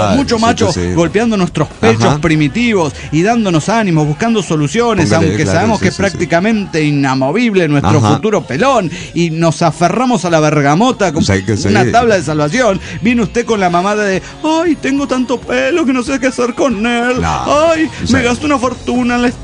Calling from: Saltillo, Coahuila, Mexico; de Saltillo, Coahuila.

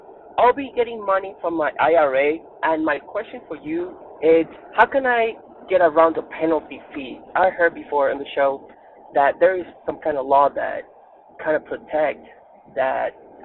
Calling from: Dallas, Texas, United States; I'm coming from Dallas, Texas, and I'm currently working on buying my first house.

